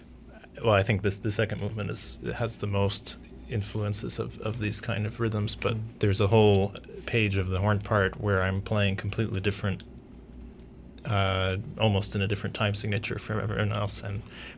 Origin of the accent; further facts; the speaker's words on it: Brooklyn, New York, United States; I grew up in Brooklyn and live there now.